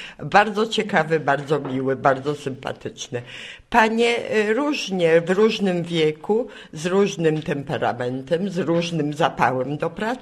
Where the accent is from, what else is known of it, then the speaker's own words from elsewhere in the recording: Osieczna, Greater Poland Voivodeship, Poland; jestem z Osiecznej, właściwie mieszkam w Małych Krównach, gmina Osieczna